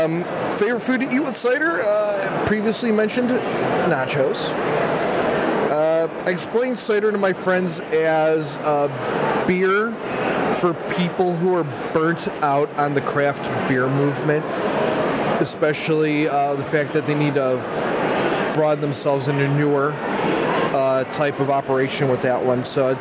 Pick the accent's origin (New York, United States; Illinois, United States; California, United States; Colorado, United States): Illinois, United States; Chicago; I'm from Chicago, Illinois.